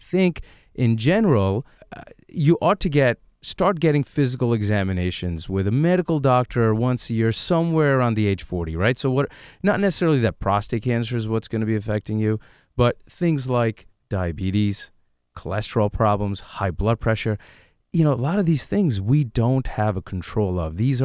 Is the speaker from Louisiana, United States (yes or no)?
no; New York, United States; I am a local product. I grew up in Rockland County. I went to school at New Paltz in Ulster County